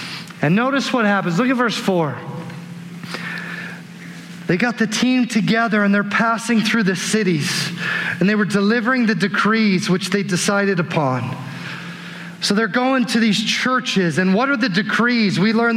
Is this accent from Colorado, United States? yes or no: yes; Aurora, Colorado, United States; I grew up in Aurora. I'm a native to Colorado. And I love sports, and I'm a diehard Colorado sports fan.